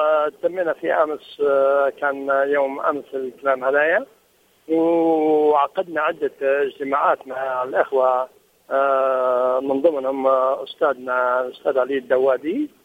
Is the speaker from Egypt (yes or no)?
no; Libya; احنا كوفد ليبي جينا لزيارة تونس.